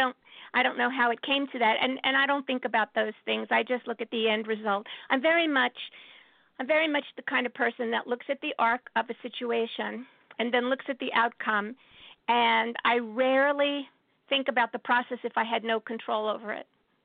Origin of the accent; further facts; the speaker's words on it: New York City, New York, United States; And the most exciting thing for me personally as a New Yorker